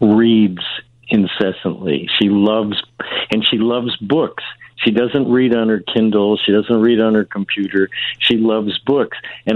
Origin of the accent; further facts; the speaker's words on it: Chicago, Illinois, United States; Nate and I knew each other in New York and Los Angeles. I mean, we grew up in Chicago together.